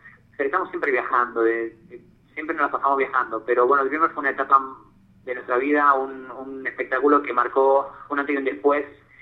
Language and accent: Spanish; Argentina; aceptar estar de vuelta en mi país me costó, pero porque es un antes y un después